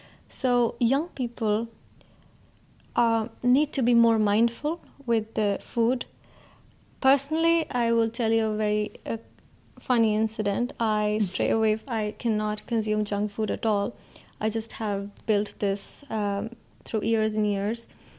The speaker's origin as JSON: {"language": "English", "region": "Punjab", "country": "India", "said": "I come from Punjab, which is a state in India, and Punjab means the land of five rivers."}